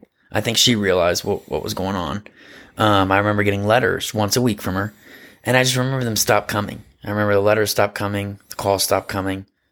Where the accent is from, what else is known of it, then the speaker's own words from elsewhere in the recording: United States; Well, I'm from the States. I'm from America, man, where we have paved roads.